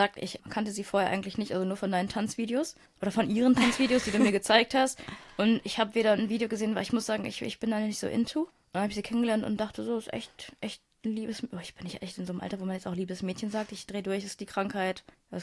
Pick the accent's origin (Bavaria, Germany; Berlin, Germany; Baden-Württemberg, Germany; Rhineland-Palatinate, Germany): Bavaria, Germany; Munich; Ich bin aus München